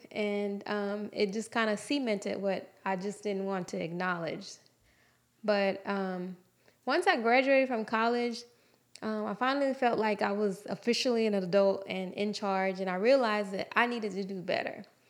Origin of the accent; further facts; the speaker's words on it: Houston, Texas, United States; I was presented with the opportunity to move back to my hometown, Houston, to work at the station I always dreamed of working for, KHOU